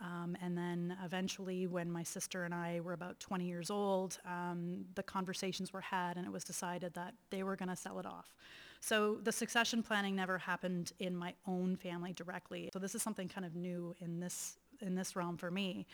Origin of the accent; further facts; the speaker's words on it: Auburn, Ontario, Canada; I was born and raised just outside of Auburn, Ontario, on a dairy farm. My parents were immigrants. I'm a first generation Canadian.